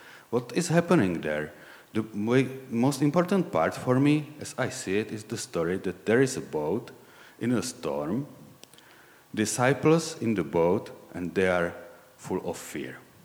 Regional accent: Czechia; English is a second language; I was raised here in Czech Republic, and after the fall of communism in late 1980s or at the beginning of 1990s, here was re-established Boy Scouting

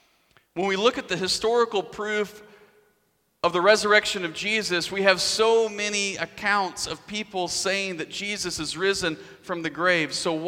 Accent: Arkansas, United States; I grew up in Arkansas, and so I grew up a Cowboys fan in the 90s.

